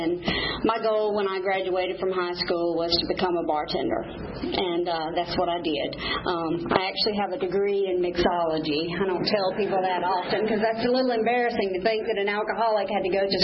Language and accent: English; Atlanta, Georgia, United States; born there; I was born in Atlanta, Georgia, by very young parents.